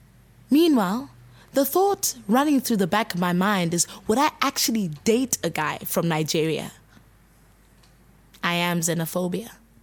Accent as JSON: {"language": "English", "country": "Botswana", "tie": "born or raised there", "also_born_or_lived": "Durban", "said": "I can feel I'm home as soon as I've crossed Lokweng border posts"}